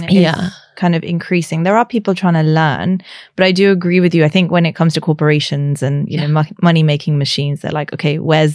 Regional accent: India; first language Sindhi; Yeah, I'm quite similar actually, because my mother tongue is Sindhi and I don't really speak it.

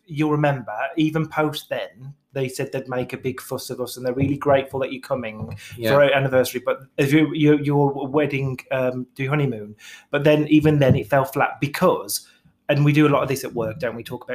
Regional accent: United Kingdom; And we're really good at this as British people, but a lot of other people don't have the confidence of doing it.

